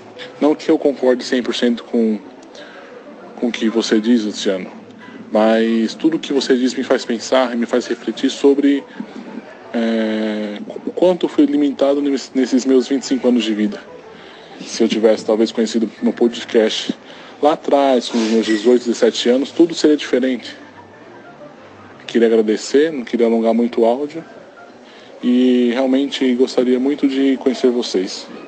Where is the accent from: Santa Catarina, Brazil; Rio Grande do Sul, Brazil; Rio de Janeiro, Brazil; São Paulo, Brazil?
São Paulo, Brazil; sou de São Paulo, tenho 25 anos.